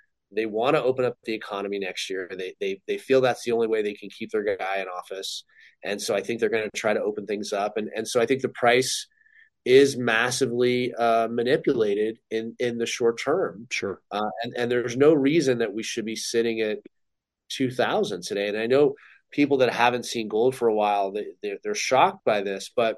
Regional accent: United States; but it's not counterintuitive to me as an American.

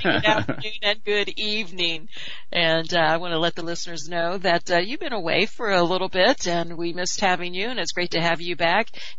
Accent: Hershey, Pennsylvania, United States; I was raised around Hershey, and it really isn't quite the same.

